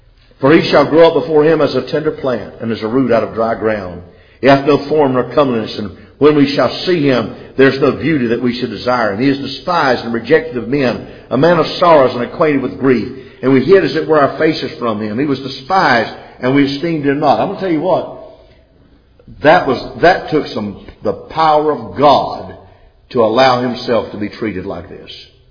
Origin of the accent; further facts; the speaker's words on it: South Carolina, United States; I was brought up in the Cold War. Many of you were. You remember having the drills at school? You know, we lived about 15 miles from the Myrtle Beach Air Force Base